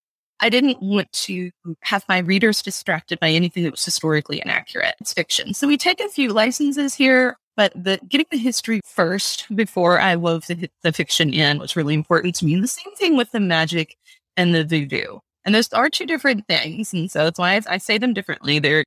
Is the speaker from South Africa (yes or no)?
no; Baton Rouge, Louisiana, United States; I've always been drawn to that city. I grew up in Baton Rouge.